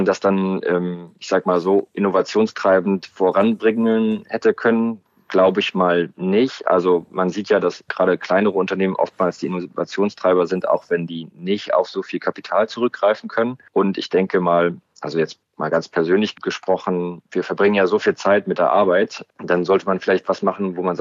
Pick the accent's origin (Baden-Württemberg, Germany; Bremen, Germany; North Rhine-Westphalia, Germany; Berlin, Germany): Berlin, Germany; ich komme aus Berlin, bin 31 Jahre alt